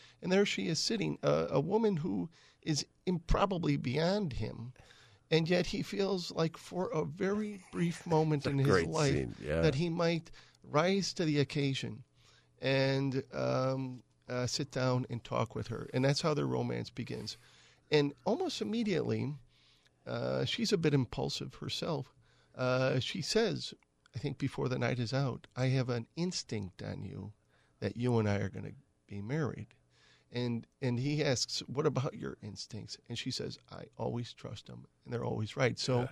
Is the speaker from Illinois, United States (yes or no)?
yes; Wheeling, Illinois, United States; I grew up in Wheeling, Illinois. My father was a bricklayer. I had two brothers, two sisters, so a family of seven. Solidly working class.